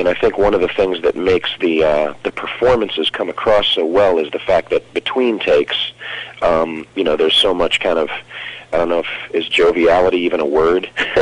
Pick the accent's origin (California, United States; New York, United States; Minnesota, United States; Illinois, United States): New York, United States; New York City; So, you know, as a New Yorker, to not have to move to Los Angeles to get a job was a blessing.